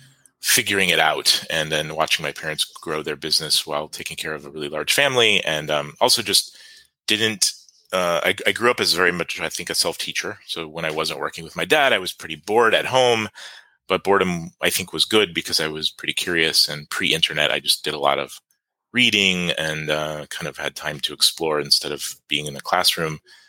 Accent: Atlanta, Georgia, United States; also born or lived in West Coast; From the U.S., I was born on the West Coast, but moved to the East Coast when I was a kid. So I kind of grew up in the Atlanta, Georgia area in the Southeast.

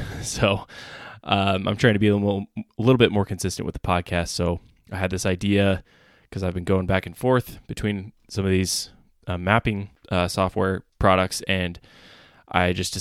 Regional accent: Utah, United States; And I know growing up in Utah, there's just public land everywhere.

